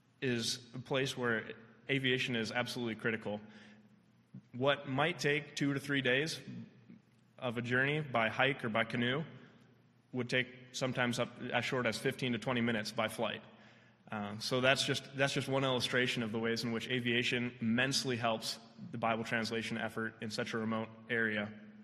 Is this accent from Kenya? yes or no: yes; Kenya; I grew up in Kenya as a missionary kid